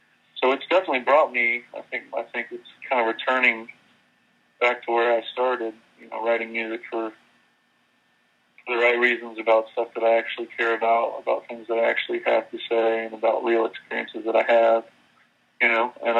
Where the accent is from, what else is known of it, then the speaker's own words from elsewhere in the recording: Athens, Georgia, United States; I grew up in Athens, Georgia, right outside of Athens on a farm